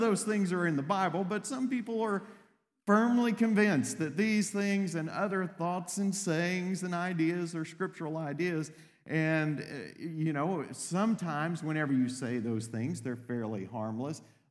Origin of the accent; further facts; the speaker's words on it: Texas, United States; So I grew up in East Texas.